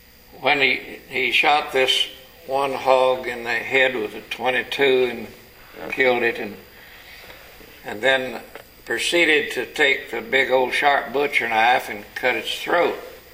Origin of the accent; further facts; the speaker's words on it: Texas, United States; Remembering back to the time when I was raised in East Texas in the Depression days, in the fall of the year, we had hog killing.